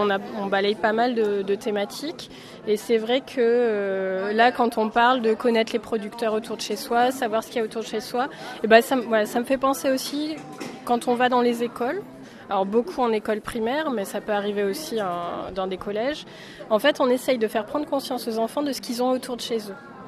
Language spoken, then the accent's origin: French; Clermont-Ferrand, Auvergne-Rhône-Alpes, France; now in Corrèze, France; ma mère est corrézienne. Mais moi, je suis née à Clermont-Ferrand. Donc j'ai vécu en ville jusqu'à 20 et quelques années.